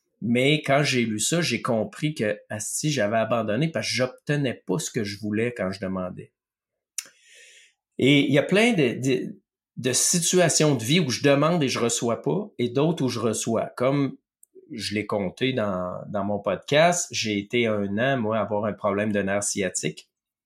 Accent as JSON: {"language": "French", "town": "Loretteville", "region": "Quebec", "country": "Canada", "tie": "born or raised there", "said": "Ah, Loretteville, parce que moi, j'ai grandi à Loretteville."}